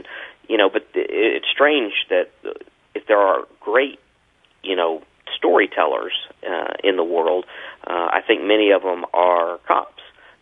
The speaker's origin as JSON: {"language": "English", "town": "Louisville", "region": "Kentucky", "country": "United States", "tie": "born or raised there", "also_born_or_lived": "Paducah", "said": "I was born in Paducah and raised there in Louisville."}